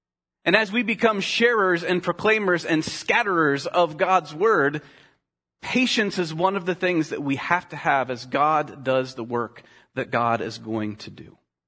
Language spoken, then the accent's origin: English; Winona, Minnesota, United States; I have never lived on a farm. I grew up in Winona, where most people did live on farms or at least worked on farms.